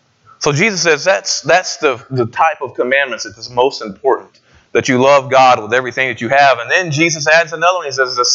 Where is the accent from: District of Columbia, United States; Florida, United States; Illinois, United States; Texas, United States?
Texas, United States; I would say Shema, but I'm from East Texas, not from the Near East.